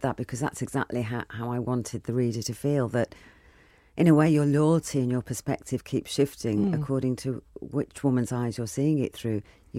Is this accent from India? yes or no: yes; India; It's my home country. It also says a lot about the relationship between India and England.